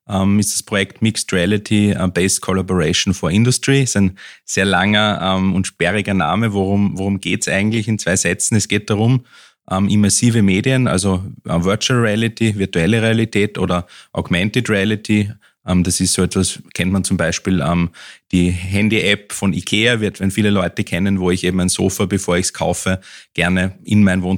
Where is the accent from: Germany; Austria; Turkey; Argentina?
Austria; Vienna; also born or lived in Lower Austria; Ich bin zwar gebürtiger Niederösterreicher aus dem Villachtal, bin aber dann lange aufgewachsen in Wien, bin auch dort in die Schule gegangen und dort studiert und lange an der TU in Wien gearbeitet und dann nach St. Pölten gekommen.